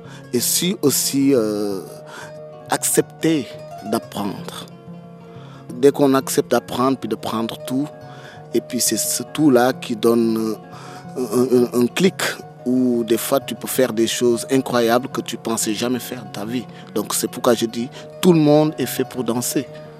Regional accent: Louga, Senegal; Mon papa, il était directeur artistique d'une troupe de danse et de théâtre de mon pays d'origine, Louga, Sénégal.

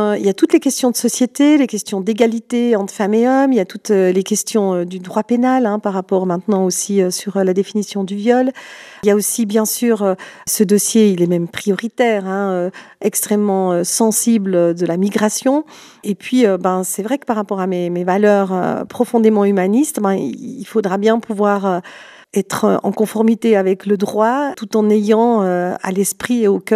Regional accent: Jura, Switzerland; quand on est jurassienne

